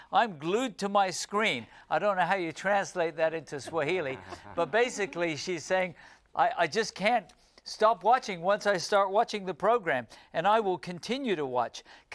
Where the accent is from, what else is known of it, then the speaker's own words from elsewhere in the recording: United Kingdom; here's one from my home country of the United Kingdom.